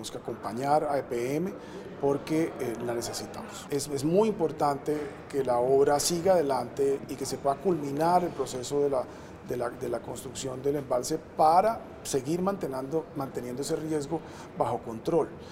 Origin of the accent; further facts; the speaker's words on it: Colombia; nosotros como colombianos tenemos que asegurarnos